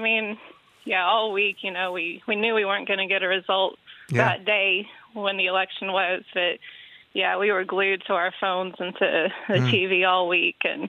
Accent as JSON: {"language": "English", "town": "Houston", "region": "Texas", "country": "United States", "accent": "soft Texas accent", "said": "I'm originally from the Houston area, and typically people around Houston have a pretty soft accent. But if you move around Texas, you know, now I live way up in northeast Texas, and it starts to get a little bit thicker when you come up here."}